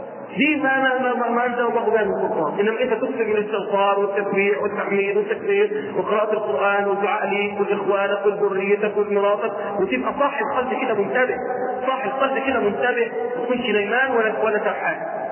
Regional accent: Egypt; يعني عندنا في مصر بيحبوا اللون الأبيض، هنا بيحبوا اللون الأخضر

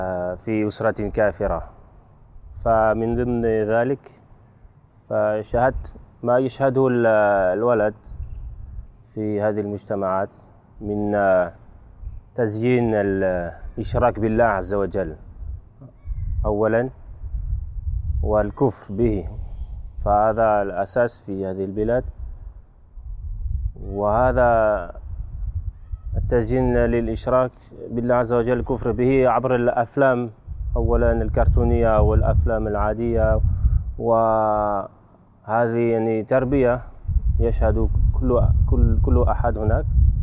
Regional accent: Paris, Île-de-France, France; Arabic is a second language; أنا فرنسي وعمري 36 سنة، ولدت في باريس عام 1975 في شهر يناير. دخلت في الإسلام

